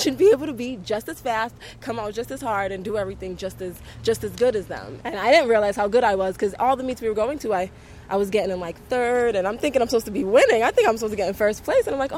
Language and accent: English; Randolph, Massachusetts, United States; I'm from Randolph, Massachusetts, and I will be competing in the 100 meters and the 200 meters at the Paralympic Games.